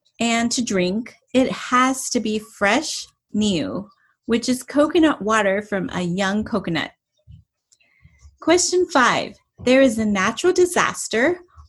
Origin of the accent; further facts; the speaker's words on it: Hawaii, United States; now in Western Pennsylvania, United States; I live in Western Pennsylvania in the United States of America. My hometown is in Hawaii, where I was born and raised.